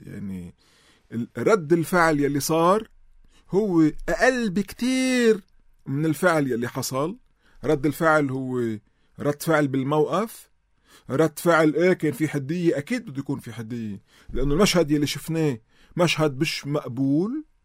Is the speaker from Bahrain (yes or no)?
no; Lebanon; أنا كلبناني،